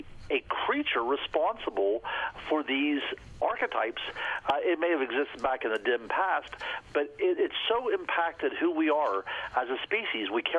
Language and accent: English; Blairsville, Pennsylvania, United States; it was reported so much that the news crews were coming up to Blairsville, my hometown, and filming places where this Bigfoot creature was seen.